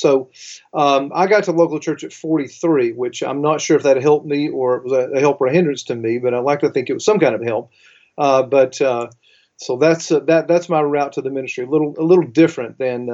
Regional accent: Georgia, United States; And so I attended journalism school at the University of Georgia in my home state, and then went to work during college as a newspaper journalist

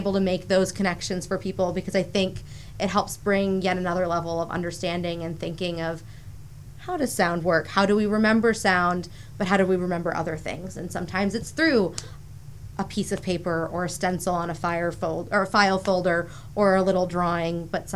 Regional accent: Maine, United States; growing up in Maine, have very distinct memories. My grandfather would help a buddy lobster fish off the coast of Port Clyde

